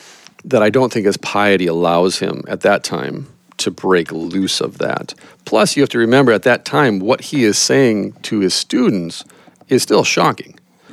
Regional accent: Midwest, United States; I'm from the Midwest.

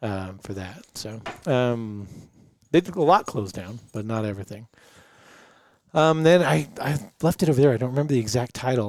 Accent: Palmdale, California, United States; I grew up in Palmdale, which is very aircraft centered.

